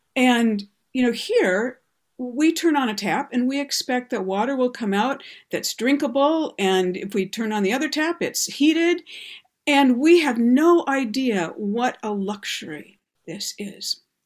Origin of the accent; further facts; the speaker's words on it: Michigan, United States; that's a problem in Flint, Michigan. That's my home state.